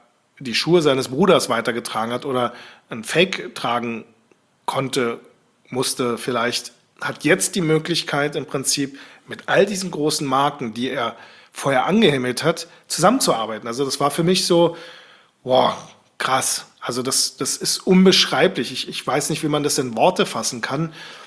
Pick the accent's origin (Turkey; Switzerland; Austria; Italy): Turkey; Also ganz ehrlich, ich als Türke selber fasse ich das eher rassistisch auf